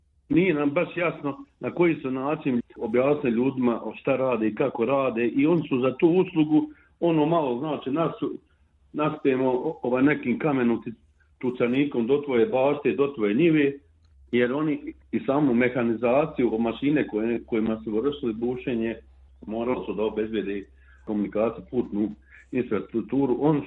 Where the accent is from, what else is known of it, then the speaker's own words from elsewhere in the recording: Lopare, Republika Srpska, Bosnia & Herzegovina; o mom zavičaju, o mojoj planini Majevce, o mojoj opštini Lopare